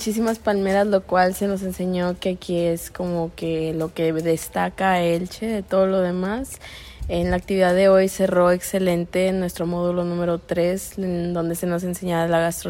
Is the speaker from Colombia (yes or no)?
no; Reynosa, Tamaulipas, Mexico; now in San Antonio, United States; Soy de San Antonio, Texas, pero originaria de Reynosa, Tamaulipas.